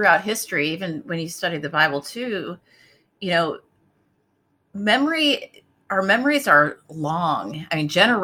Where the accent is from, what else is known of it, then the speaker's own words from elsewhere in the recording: Illinois, United States; I, growing up in Southern Illinois, those types of things were not in our family context.